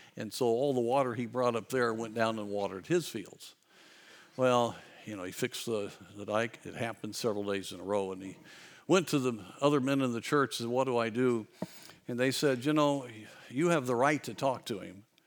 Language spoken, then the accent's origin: English; Colorado, United States; Growing up in Southwest Colorado, my best friend was a rancher's son who made some money breaking horses.